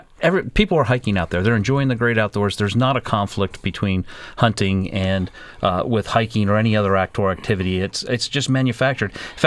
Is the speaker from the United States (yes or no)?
yes; Pennsylvania, United States; because I know I used to live out of state. I'm from Pennsylvania